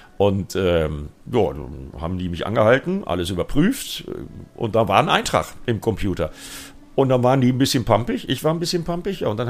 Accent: Bremen, Germany; als Bremer

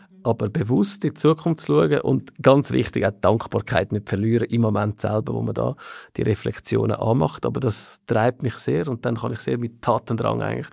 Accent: Switzerland; born or raised there

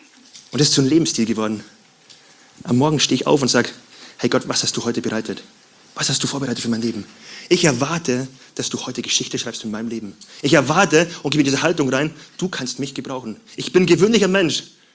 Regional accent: Bavaria, Germany; ich komme aus Bayern. Ich komme aus einem kleinen Dorf in Bayern.

